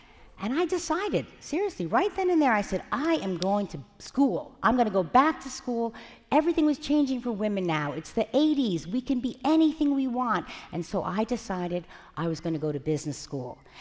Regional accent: Somerset, New Jersey, United States; I was born in the 1950s when everyone had a lot of kids. I grew up in Somerset, New Jersey, in one of those developments where every house looks exactly the same

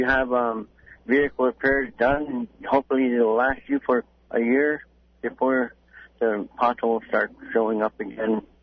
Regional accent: Bethel, Alaska, United States; It's my hometown.

